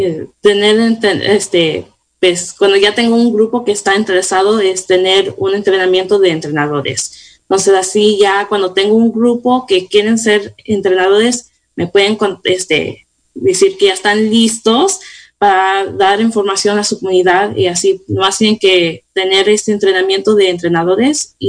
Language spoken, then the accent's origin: Spanish; Ukiah, California, United States; Pues yo crecí aquí en Ucaya, ya tengo 22 años aquí